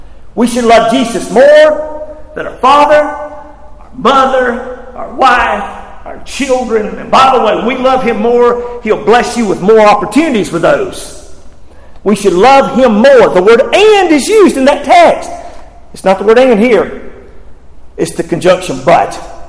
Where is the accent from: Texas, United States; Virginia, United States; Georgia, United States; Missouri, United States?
Georgia, United States; I mean, I was raised in Northeast Georgia.